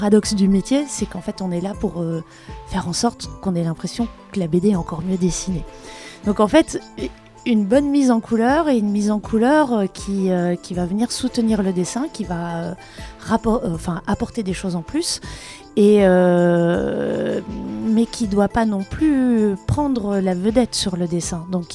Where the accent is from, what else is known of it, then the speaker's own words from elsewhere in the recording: Belgium; En quelques mots, donc je suis belge